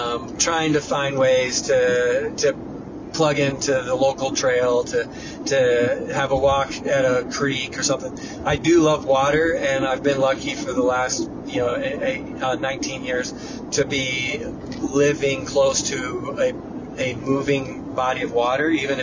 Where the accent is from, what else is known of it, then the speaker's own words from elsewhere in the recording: Michigan, United States; As I grew up in Michigan, and Michigan's full of natural parks and lakes and beaches